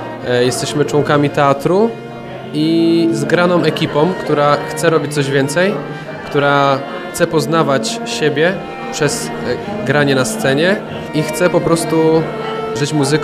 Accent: Kalisz, Greater Poland Voivodeship, Poland; jestem z Kalisza.

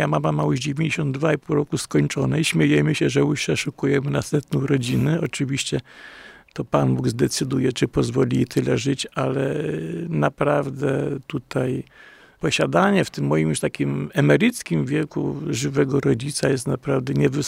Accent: Wrocław, Lower Silesian Voivodeship, Poland; born there; bo ja urodziłem się we Wrocławiu

